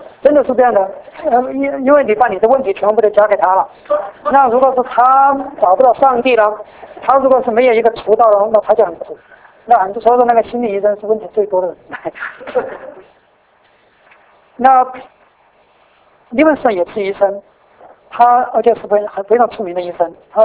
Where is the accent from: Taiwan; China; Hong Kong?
Taiwan; 那我们台湾